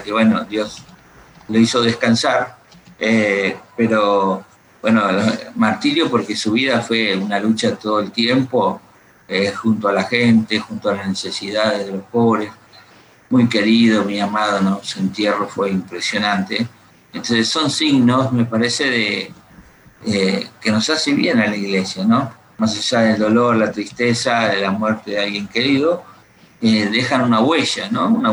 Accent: San Justo, Buenos Aires Province, Argentina; born there; de mucha religiosidad y de mucha fe desde mis abuelos, ¿no? Yo nací en La Matanza, nací en San Justo.

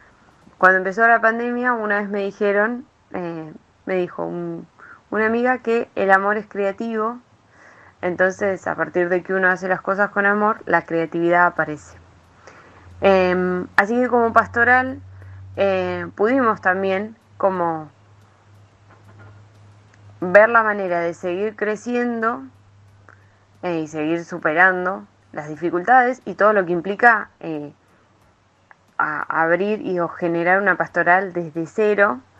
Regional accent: Bahía Blanca, Buenos Aires Province, Argentina; soy de Bahía Blanca y formo parte del equipo pastoral misionero

